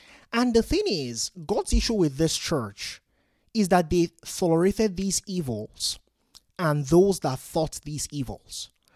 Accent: Nigeria; Many of you know I'm a Nigerian.

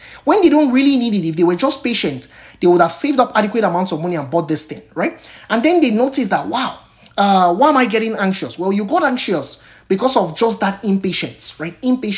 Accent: Nigeria; now in United States; Versus when I was growing up in Nigeria, where like even things like water, we had to pray for.

